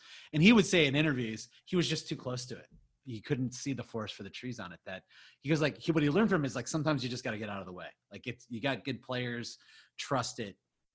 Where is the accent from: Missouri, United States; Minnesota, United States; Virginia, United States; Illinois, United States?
Illinois, United States; Chicago; I don't know if there's a track that best captures growing up in Southwest suburban Chicago in that time than